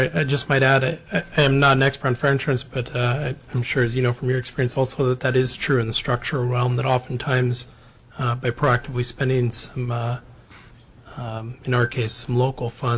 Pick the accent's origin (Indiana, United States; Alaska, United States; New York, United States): Alaska, United States; I'm also here as a resident. I grew up in Alaska.